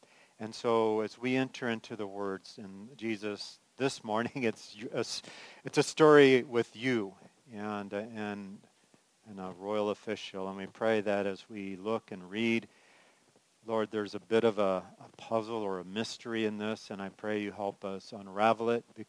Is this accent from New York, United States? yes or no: no; California, United States; I'm from California, so I love the big first snow.